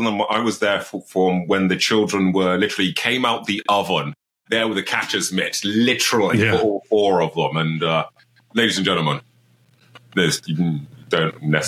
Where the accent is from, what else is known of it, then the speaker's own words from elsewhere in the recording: Birmingham, West Midlands, United Kingdom; I grew up in the middle of the poll tax riots era. I grew up in Birmingham, in Bordesley, you know, where the Peaky Blinders are from.